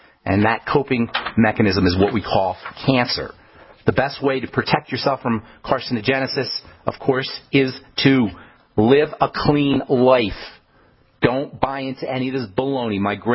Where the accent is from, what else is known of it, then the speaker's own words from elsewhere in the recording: Boulder, Colorado, United States; Let's go to Boulder, my hometown here.